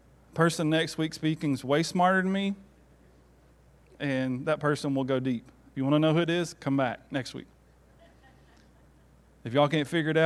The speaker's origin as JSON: {"language": "English", "region": "Tennessee", "country": "United States", "tie": "born or raised there", "said": "I'm a Georgia fan since I was little, and I grew up in Tennessee."}